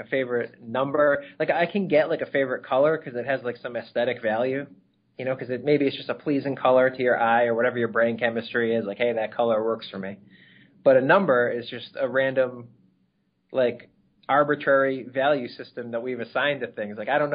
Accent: Boston, Massachusetts, United States; accent: Boston; To say libero, but it's just my Boston accent.

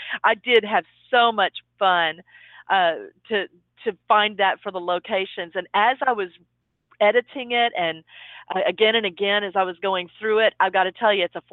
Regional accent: Dallas, Texas, United States; It's actually set here in Dallas, which is my hometown.

